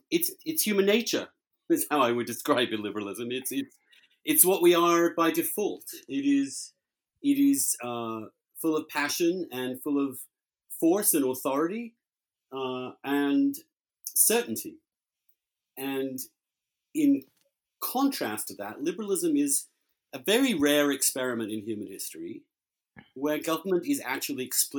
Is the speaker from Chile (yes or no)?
no; England, United Kingdom; moved away as an adult; now in United States; I'm English, so I come from a very distinct English tradition of conservatism